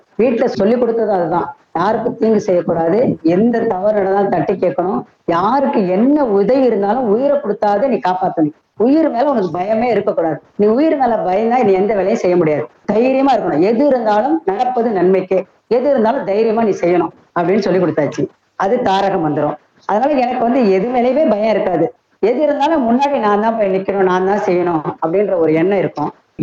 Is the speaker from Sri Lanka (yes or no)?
no; Chennai, Tamil Nadu, India; also born or lived in Tirunelveli / Theni; திருநெல்வேலியில பிறந்தேன். சொந்த ஊரு தேனி, நான் பிறந்தது திருநெல்வேலி, சொந்த ஊரு தேனி, வளர்ந்தது சென்னை.